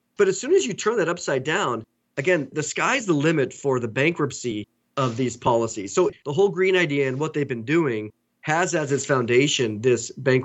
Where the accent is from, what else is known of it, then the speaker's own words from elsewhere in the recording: Oregon, United States; I grew up in Oregon. It's way different than when I was there as a kid.